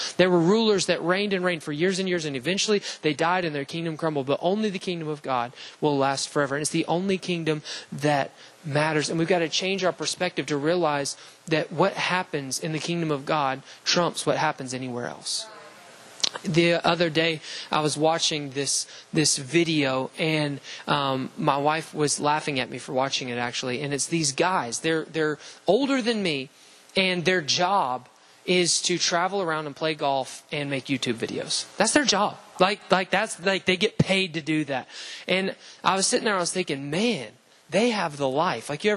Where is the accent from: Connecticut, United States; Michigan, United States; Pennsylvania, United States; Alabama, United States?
Alabama, United States; I was from the Bible Belt. I'm from Alabama.